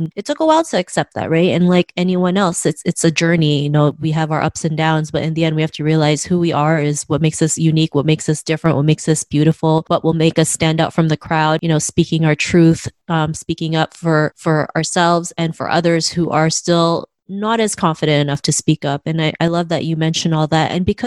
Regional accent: Canada; growing up in Canada

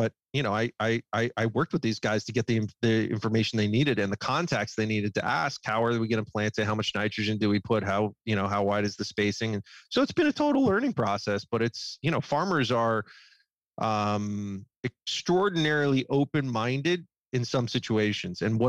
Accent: West Coast, United States; I was from the West Coast.

